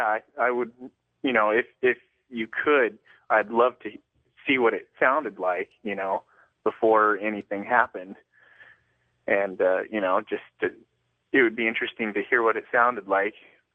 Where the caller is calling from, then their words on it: Medford, Oregon, United States; I'm calling from Medford, Oregon.